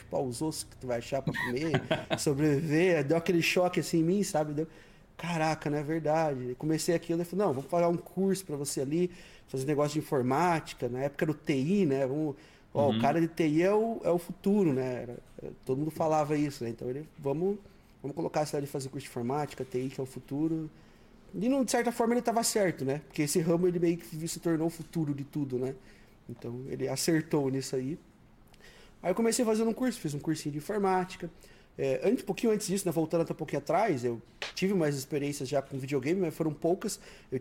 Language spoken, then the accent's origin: Portuguese; Curitiba, Paraná, Brazil; also born or lived in Joinville; Eu fui pequeno ainda para Curitiba com cerca de 2 ou 3 anos e passei minha vida inteira no Paraná. Então basicamente sou de Joinville, Santa Catarina, mas fui criado a vida inteira no Paraná e fiquei lá em Curitiba